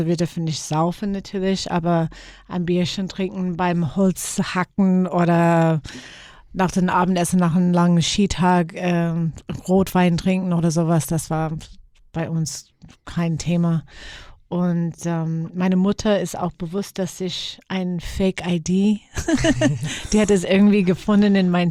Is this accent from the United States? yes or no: yes; Seattle, Washington, United States; born there; German is a second language; moved away; Ich bin in Seattle geboren